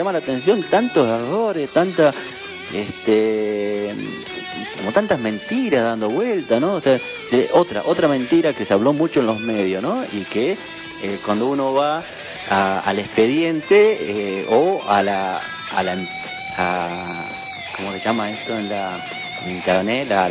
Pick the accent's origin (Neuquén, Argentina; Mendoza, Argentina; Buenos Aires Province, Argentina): Mendoza, Argentina; nosotros como mendocinos estamos distribuyendo el agua para los campos